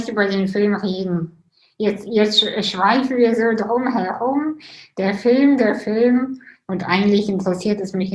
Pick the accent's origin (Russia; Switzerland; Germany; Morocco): Russia; Und ich bin ja selber auch Russin.